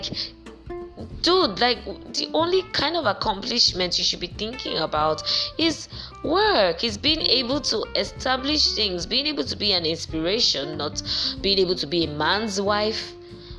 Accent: Nigeria; English is a second language; I'm a Nigerian. I have a right to speak bad grammar anytime, any day. I'm being a true Nigerian. Yes. After all, Britain or British or English is not my language.

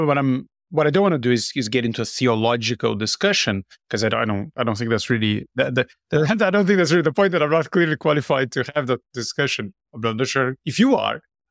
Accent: Brazil; I grew up in Brazil, my family was Catholic

